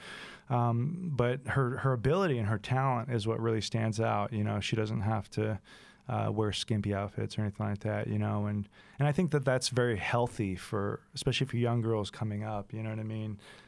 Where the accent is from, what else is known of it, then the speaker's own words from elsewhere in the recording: Texas, United States; growing up as a Texan, you know, how could you not love the Von Erichs?